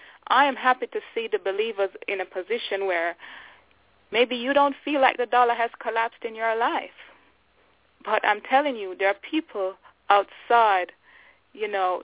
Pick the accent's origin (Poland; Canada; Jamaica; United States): Jamaica; I'm from Jamaica.